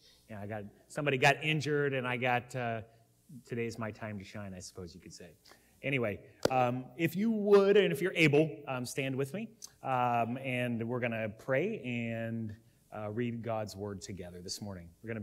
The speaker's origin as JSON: {"language": "English", "town": "Alto", "region": "Wisconsin", "country": "United States", "said": "I'm from Alto."}